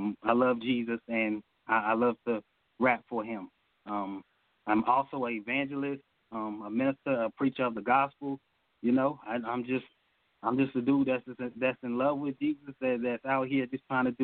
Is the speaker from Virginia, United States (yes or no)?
yes; Amherst, Virginia, United States; Okay, well, I am from Amherst, Virginia.